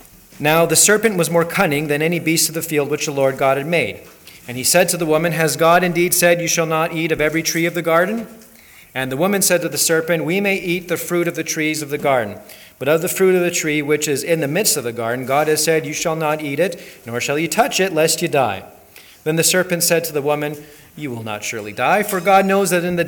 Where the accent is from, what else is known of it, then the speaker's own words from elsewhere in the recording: Japan; the childhood home I'm referring to is the home I grew up in Japan.